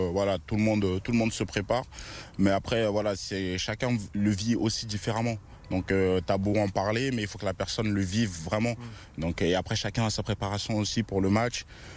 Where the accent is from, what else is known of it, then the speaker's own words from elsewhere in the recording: Paris, Île-de-France, France; C'est dur pour moi parce que je suis parisien quand même.